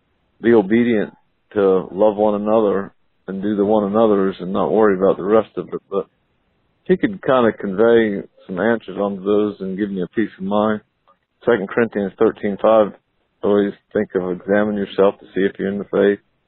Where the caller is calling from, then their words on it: Summerville, South Carolina, United States; I'm calling from Somerville, South Carolina.